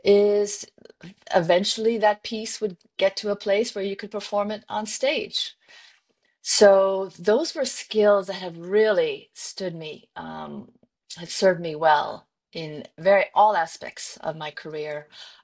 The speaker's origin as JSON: {"language": "English", "region": "Iowa", "country": "United States", "tie": "born or raised there", "said": "I grew up in Iowa."}